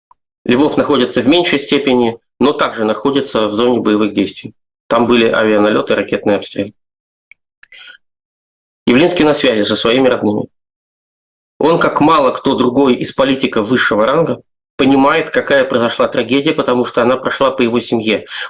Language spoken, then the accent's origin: Russian; Pskov, Pskov Oblast, Russia; Может быть, я из Пскова смогу объяснить вам